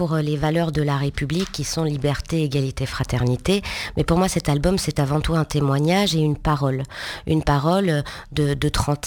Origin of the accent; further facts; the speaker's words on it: France; born there; Moi je suis née en France, donc je suis française, de parents nés en Algérie, des juifs pieds noirs